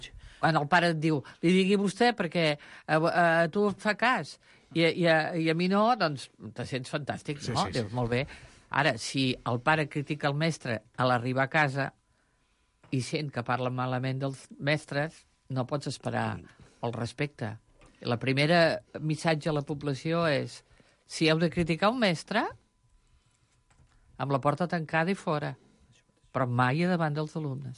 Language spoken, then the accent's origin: Catalan; Banyoles, Catalonia, Spain; jo sóc filla de Banyoles